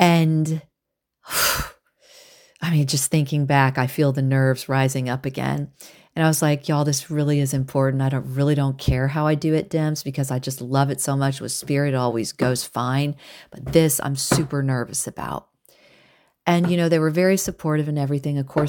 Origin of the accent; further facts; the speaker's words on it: Texas, United States; even though I'm from Texas, I was not ready for that.